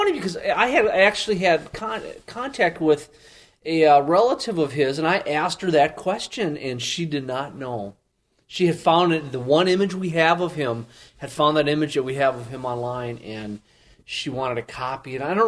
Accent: Minnesota, United States; it's funny, I'm from Minnesota, and the first time I was on campus was when I interviewed for this job in 2007. And I have relatives in central Minnesota

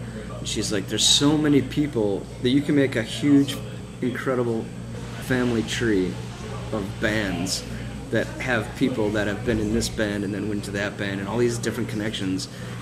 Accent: Massachusetts, United States; So I grew up mostly in New England and mostly in Massachusetts.

